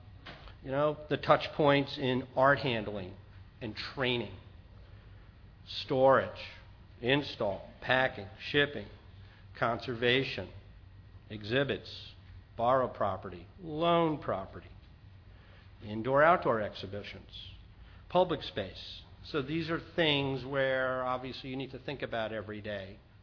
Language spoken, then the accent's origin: English; New York, United States; from New York.